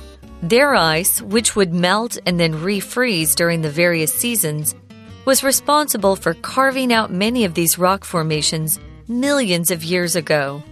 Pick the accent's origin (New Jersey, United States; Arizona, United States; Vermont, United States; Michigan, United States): Arizona, United States; Phoenix; I grew up in the Phoenix area in Arizona, and the Grand Canyon is in my state.